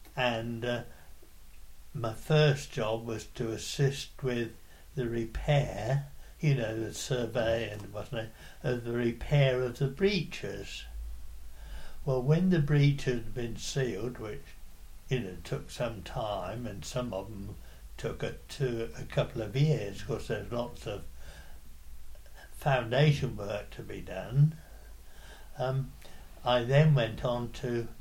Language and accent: English; Ely, East of England, United Kingdom; I was born in Ely. I was born in my grandfather's house in Silver Street. And I went to school in Ely. Partly. I lived overseas as a boy